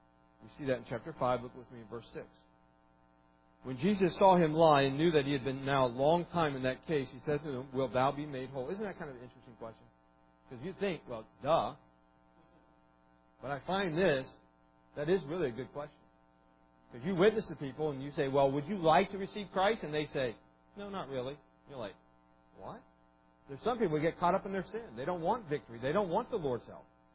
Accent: Bertha Hill, West Virginia, United States; when I grew up in West Virginia, Bertha Hill, there were two groups, two families

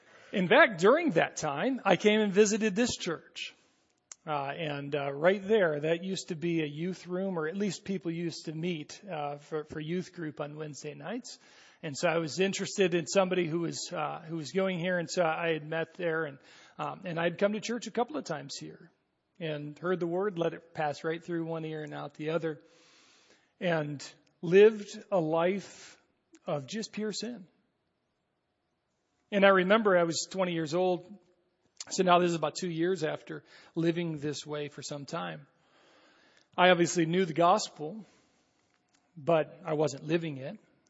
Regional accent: Pontiac, Michigan, United States; also born or lived in Davison, United States; I grew up actually in Pontiac, Michigan, and when I was about 6 years old, began attending Shalom Baptist Church.

